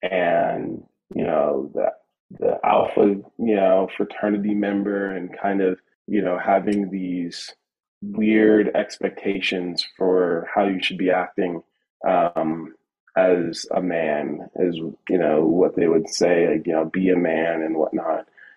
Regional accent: East Coast, United States; I was coming from the United States on the East Coast, and there was still a lot of the same issues.

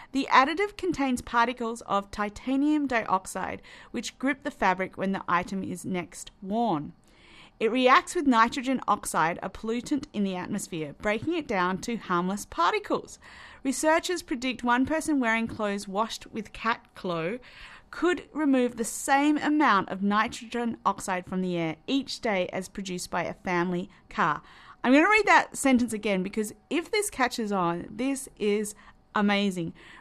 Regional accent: Australia; a music festival that tours around Australia, my home country.

